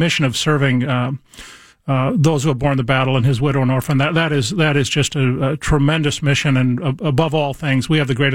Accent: Mankato, Minnesota, United States; I come from a Catholic family. I'm from Mankato, Minnesota.

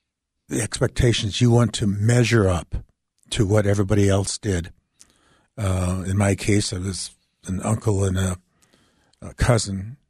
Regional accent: United States; thank God for the Irish, because I can finally say to somebody, there's somebody else crazier than us Indians.

